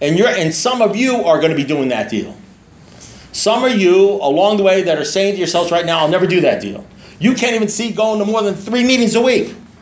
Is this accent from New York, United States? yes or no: yes; New York, United States; I said, no, I'm Jewish kid from New York.